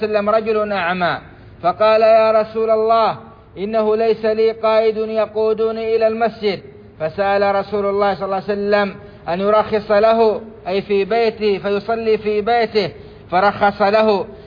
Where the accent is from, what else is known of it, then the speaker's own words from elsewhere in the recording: Saudi Arabia; ومنها بلادنا السعودية